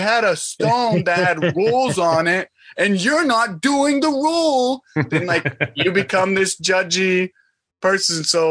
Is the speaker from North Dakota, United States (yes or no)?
no; Texas, United States; I'm originally from Texas, a small town in the Panhandle.